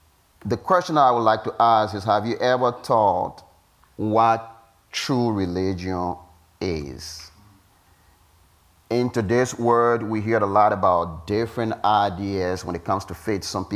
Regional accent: Liberia; the community that I was raised up in Africa, where we have a lot of Pentecostal movements that are working very actively in Liberia.

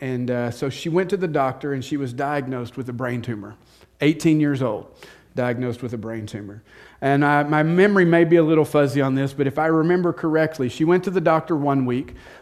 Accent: Texarkana, United States; And I can remember growing up in Texarkana

